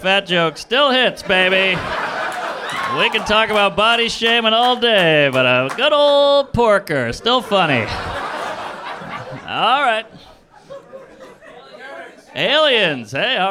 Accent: New Orleans, Louisiana, United States; Well, I grew up in New Orleans. I had a weird childhood. Grew up in a black neighborhood with a, in a dilapidated mansion that had a transvestite drag queen nanny.

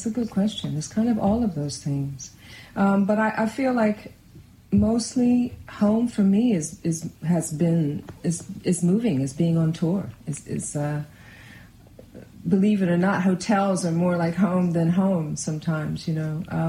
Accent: Philadelphia, Pennsylvania, United States; even my youth in the 70s, growing up in Philadelphia, like racially, it was horrible.

